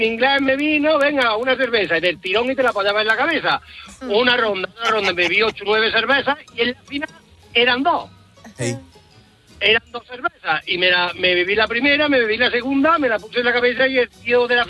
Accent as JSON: {"language": "Spanish", "town": "Córdoba", "region": "Andalusia", "country": "Spain", "said": "Soy cordobés."}